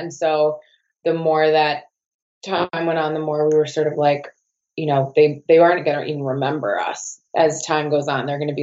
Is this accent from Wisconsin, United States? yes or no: yes; Milwaukee, Wisconsin, United States; I grew up in Milwaukee.